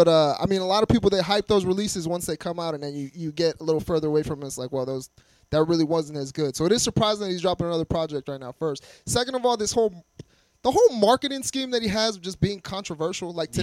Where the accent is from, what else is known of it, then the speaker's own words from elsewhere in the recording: Gaithersburg, Maryland, United States; I show respect to … just because I'm from Gaithersburg too, man.